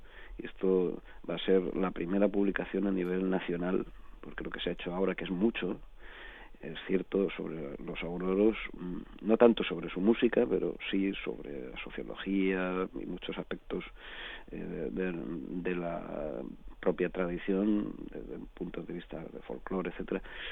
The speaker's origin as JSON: {"language": "Spanish", "town": "Alicante", "region": "Valencian Community", "country": "Spain", "tie": "born there", "lives_now": "Murcia, Spain", "said": "Yo soy murciano de adopción, he nacido en Alicante, pero bueno, el año pasado ya rebasé el Ecuador de mi vida."}